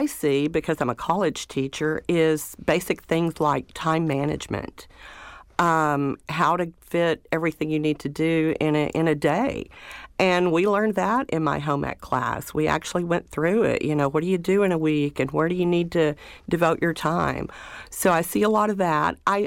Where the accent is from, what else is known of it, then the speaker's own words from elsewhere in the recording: the South, United States; Yeah, you know, I'm in the South. I grew up in the South.